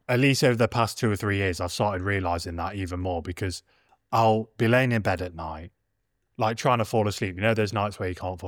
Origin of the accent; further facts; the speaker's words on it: Derby, East Midlands, United Kingdom; It's like, because we came from Derby, London.